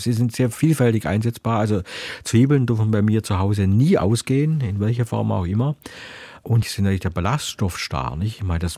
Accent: Baden-Württemberg, Germany; Aber als Schwabe steige ich dann natürlich aus

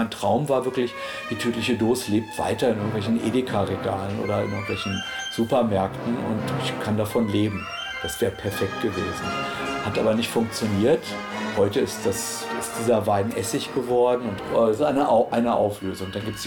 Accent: Wolfsburg, Lower Saxony, Germany; den Autofetischismus Deutschlands, ich komme aus Wolfsburg, zu thematisieren.

